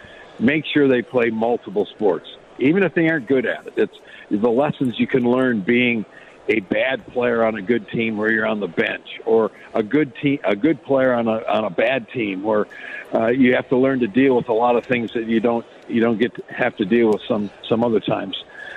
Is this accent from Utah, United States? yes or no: no; Chicago, Illinois, United States; I was lucky enough to play a bunch of really great courses growing up in the Chicago district